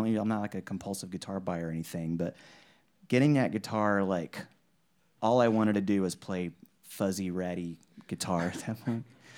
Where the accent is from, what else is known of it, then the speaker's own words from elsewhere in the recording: Oklahoma, United States; moved away as an adult; now in Nashville, United States; Born and raised in Oklahoma, never been really anywhere else, never lived anywhere else. Got my undergrad degree in Oklahoma, got my graduate degree in Oklahoma. So it's like stayed in Oklahoma and then suddenly moved to Nashville.